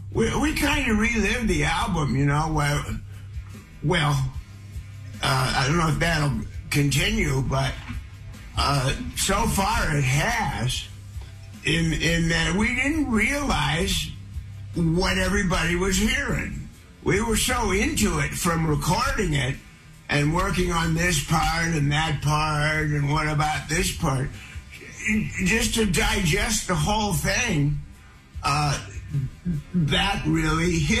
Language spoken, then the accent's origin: English; Kansas, United States; born there; also born or lived in Ohio; I was born in Kansas, and Kansas, that's nice. Nice place to be born, period. You know? But I wound up in Ohio for like 5th and 6th and 7th g